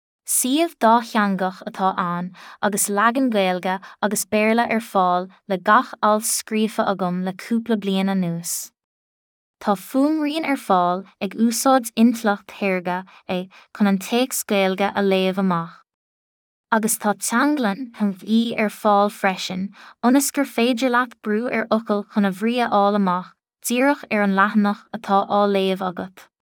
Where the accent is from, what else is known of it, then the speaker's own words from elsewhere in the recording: Leinster, Ireland; Irish is a second language; now in United States; agus is éireannach mé atá i mo chonaíos na stát aontaithe le blianta fada. Cé gur rugadh i gcundéimhí ó mé, dás mé a níos i maile óchlia agus i gCillchanaí.